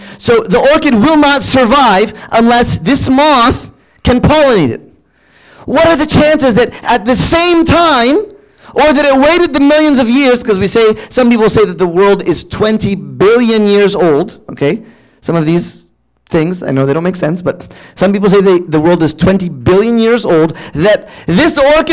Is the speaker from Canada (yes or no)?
no; California, United States; also born or lived in Virginia; Okay, so I'm from California, and when I moved to Virginia, we have this wonderful thing called ticks